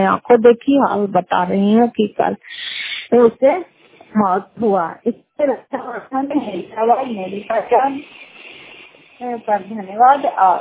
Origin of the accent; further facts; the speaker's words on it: Fatehpur, Bihar, India; घर फतेहपुर पंचायत मकरौता जिला नालंदा क्राय पथरा ब्लॉक की निवासी हूँ।